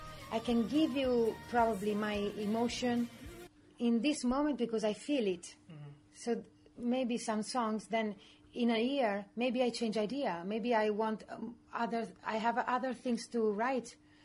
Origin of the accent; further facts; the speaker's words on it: Emilia-Romagna, Italy; Perché sono romagnola.